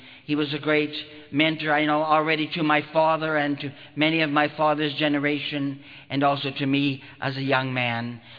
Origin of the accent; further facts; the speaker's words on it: Alberta, Canada; also born or lived in Washington State, United States; now in Kokkola, Finland; I am as originally from Canada, as maybe some of you know … came from Alberta. Then we moved to Washington State.